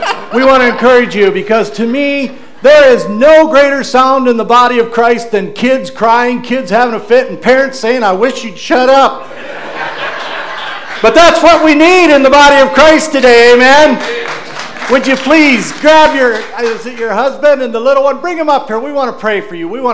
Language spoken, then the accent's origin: English; Michigan, United States; I was raised in Section 14 of Lafayette Township, Gratiot County, Michigan. I attended Breckenridge Schools, graduated.